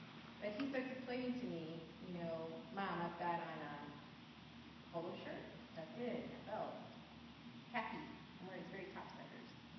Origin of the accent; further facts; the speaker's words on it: St. Louis, Missouri, United States; In St. Louis. I'm from St. Louis. I'm a native St. Louisan, buried from St. Louis.